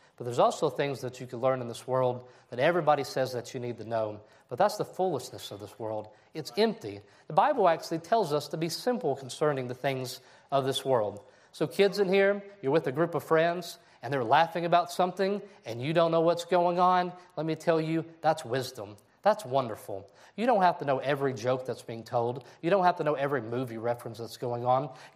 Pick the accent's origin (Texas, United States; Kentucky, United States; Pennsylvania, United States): Kentucky, United States; it started in my hometown of Kentucky